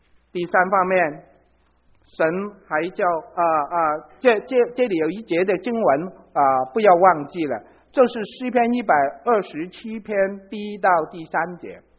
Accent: Hong Kong; 我就特别留心香港，因为我在香港长大，香港人。

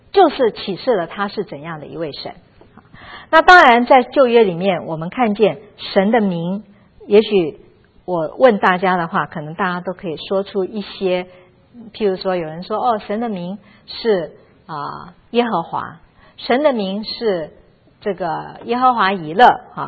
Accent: China; 这跟我们中国人有点像。我们中国人给儿女取名的时候啊，常常都是有含义

